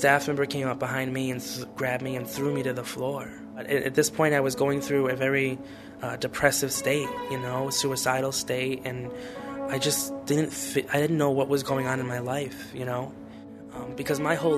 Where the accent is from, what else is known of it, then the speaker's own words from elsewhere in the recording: Providence, Rhode Island, United States; I am 21 and I am from Providence, Rhode Island.